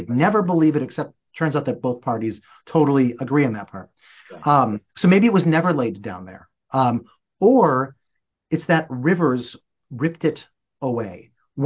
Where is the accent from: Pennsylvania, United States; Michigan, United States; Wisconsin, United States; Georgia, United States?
Wisconsin, United States; Milwaukee; Like I grew up in Milwaukee, which is, very blue territory